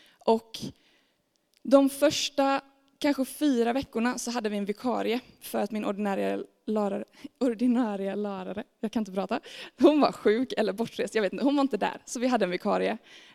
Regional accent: Staffanstorp, Skåne, Sweden; Jag kommer från en kristen familj. Jag hade förmånen att växa upp med två föräldrar som brinner för Jesus. De flyttade faktiskt från Forshaga till Staffanstorp där jag är uppvuxen för att starta upp en kyrka.

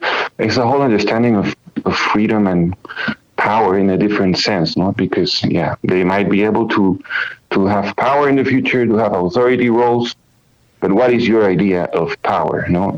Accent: Peru; now in United States; For me, I mean, coming from Peru, I came 4 years ago from Peru.

